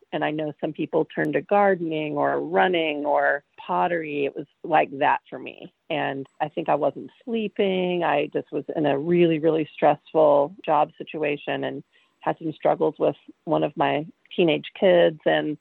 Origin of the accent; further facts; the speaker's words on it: the South, United States; because I'm also from the South.